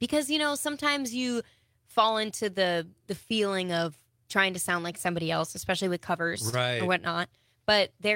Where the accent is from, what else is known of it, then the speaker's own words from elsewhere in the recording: La Crosse, Wisconsin, United States; born there; I was born in La Crosse and my parents used to go to the bar at Moxie's all the time.